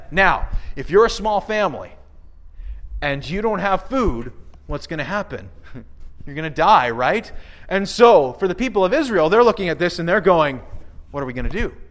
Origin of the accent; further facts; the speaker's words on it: Ontario, Canada; born there; I was born down in Ontario and kind of got sucked in that way.